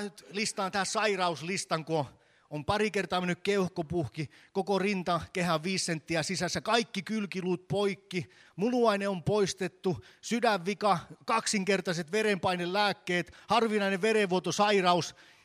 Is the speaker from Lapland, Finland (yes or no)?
no; Ostrobothnia, Finland; Vaikka ollaan pohjalaisia, niin on semmoinen vire, että kyllä ne muut osaa paremmin